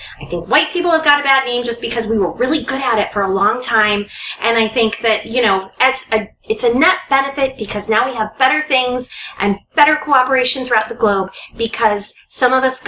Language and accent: English; Connecticut, United States; I'm from Connecticut. I know who I can and can't talk about.